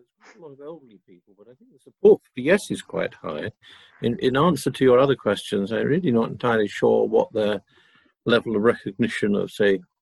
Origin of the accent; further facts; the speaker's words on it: England, United Kingdom; now in Scotland; I moved here in 2007. SNP were offering the best policy, and I felt, as an Englishman